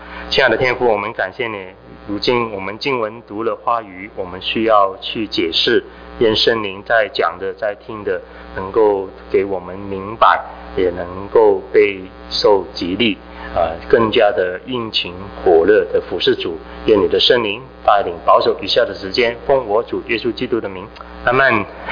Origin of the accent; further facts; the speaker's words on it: Malaysia; also born or lived in Taiwan; now in Chicago, United States; 我是马来西亚人哈，那长大然后到美国来信主的哈